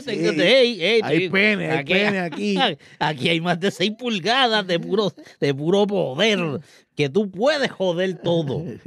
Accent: Río Piedras, San Juan, Puerto Rico; also born or lived in New York; seré New Yorican, pero yo me crié en Río Piedras, May, en el área metro.

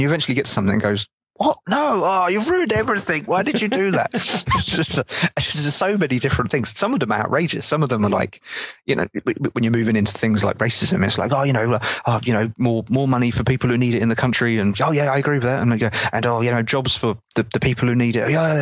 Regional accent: United Kingdom; being British, I don't fully understand what the situation with Fox

